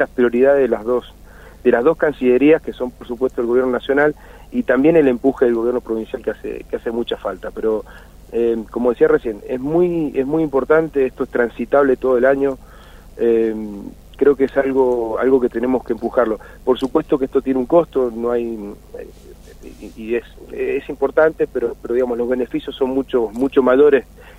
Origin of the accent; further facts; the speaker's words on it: Mendoza, Argentina; me parece que es algo que tenemos que empujar todos como mendocinos